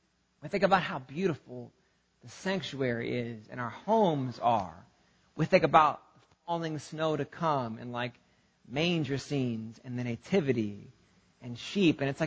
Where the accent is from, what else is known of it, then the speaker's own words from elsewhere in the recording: Missouri, United States; back in my hometown in like central Missouri